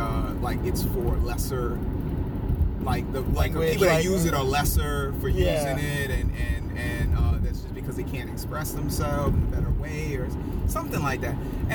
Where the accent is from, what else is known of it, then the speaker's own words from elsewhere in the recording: Bronx, New York, United States; also born or lived in New Orleans; because I'm from the Bronx.